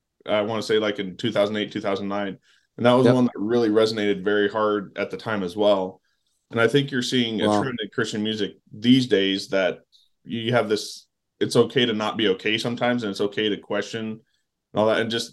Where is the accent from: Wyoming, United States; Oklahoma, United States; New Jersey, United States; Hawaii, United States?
Wyoming, United States; now in Texas, United States; I grew up in Wyoming. I live in Texas.